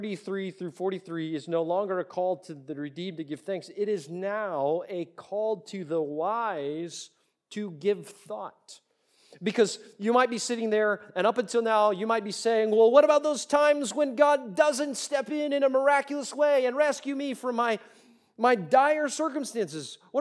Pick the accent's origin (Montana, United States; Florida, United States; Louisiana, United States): Florida, United States; Look, I get seasick even when it's still, and I'm from Florida.